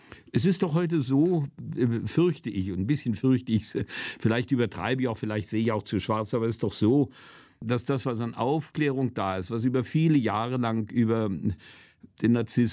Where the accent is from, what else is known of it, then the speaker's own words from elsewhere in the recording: Wrocław, Lower Silesian Voivodeship, Poland; born there; Es war in meiner Geburtsstadt Breslau nicht anders wie in Dresden.